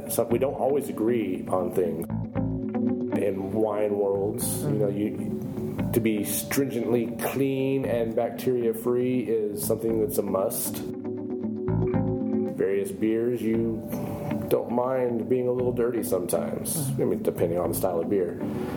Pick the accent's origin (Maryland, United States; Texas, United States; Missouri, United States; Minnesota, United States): Texas, United States; now in Portland, United States; I'm Texan born and raised.